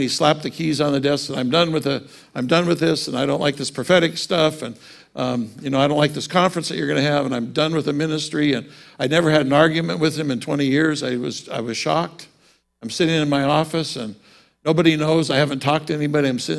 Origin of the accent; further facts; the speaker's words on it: Seattle, Washington, United States; since I'm from Seattle, I picture he probably got up to have his Starbucks.